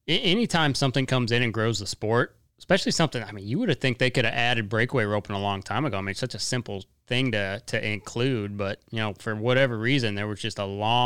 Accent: Colorado, United States; And I grew up in Colorado. The weather's not bad.

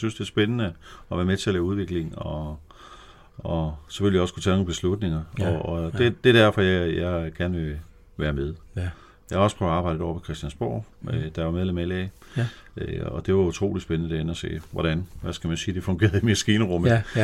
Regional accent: Vemmelev, Zealand, Denmark; also born or lived in Korsør; Derefter flyttede jeg til Vemmelev, hvor jeg voksede op, gik på Vemmelev skole

